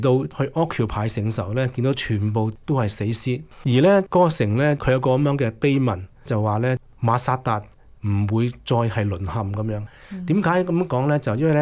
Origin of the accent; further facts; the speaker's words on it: China; 類似我哋中國人就要係去即係反清復明啊